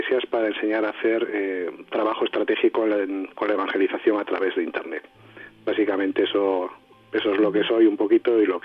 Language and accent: Spanish; Basque Country, Spain; como buen vasco nos gusta comer bien y nos gusta cocinar